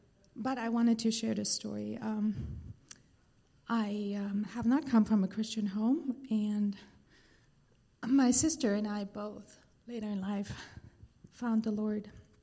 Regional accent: Germany; first language German; English is a second language; moved away; I'm from Germany, and so she lives in Germany. I lived in Colorado at the time

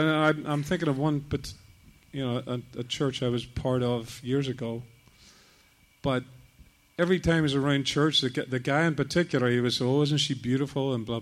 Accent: Ireland; I'm Irish. I'm kind of like, you know, public display of affection. You know, it's kind of like was, you know, that's not really what Irish people do, yeah.

